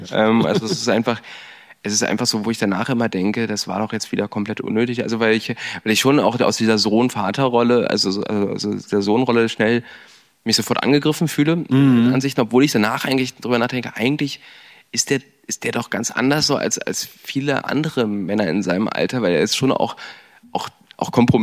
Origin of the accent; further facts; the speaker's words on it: Wernigerode, Saxony-Anhalt, Germany; now in Berlin, Germany; seitdem ich in Berlin wohne, meine Eltern hierher gezogen sind im Jahr 2017, 18, ich immer wieder gesagt habe, meine Heimat ist Wernigerode.